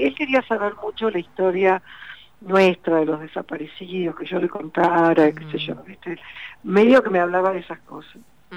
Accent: Argentina; also born or lived in France; yo cuando volví sentí que hice bien en volver porque yo soy acá, soy argentina

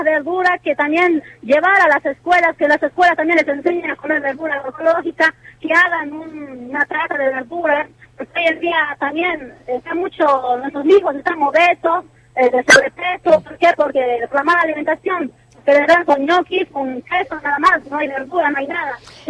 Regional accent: Argentina; mis padres son de Bolivia, yo ya años estamos acá, nosotros crecimos acá

